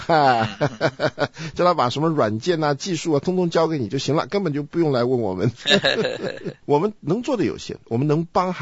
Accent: China; 因为我们中国人一提到祈求，就好像是有一个角色跪在另外一个角色面前呢

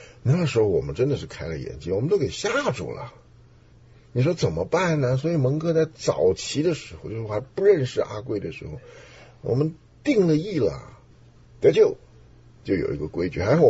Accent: Taiwan; 我们在台湾来的啊，甚至香港来，香港来的比台湾稍微好一点。台湾是绝对不鼓励你随便发言的，所以我们在上小学的时候

